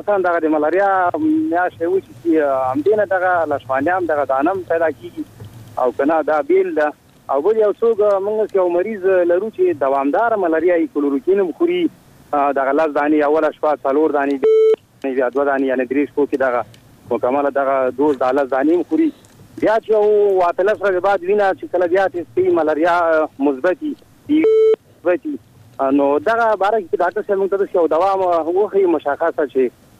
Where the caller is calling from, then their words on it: Jalalabad, Nangarhar, Afghanistan; جلال آباد ښار نه